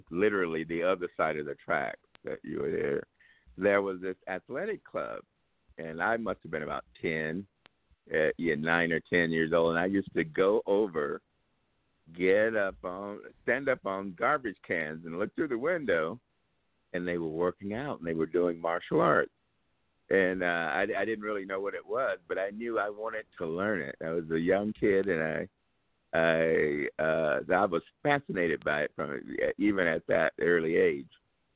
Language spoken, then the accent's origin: English; Louisiana, United States; Okay, well, I'm a Gator baby. I'm from Louisiana, and I came out of the segregated South.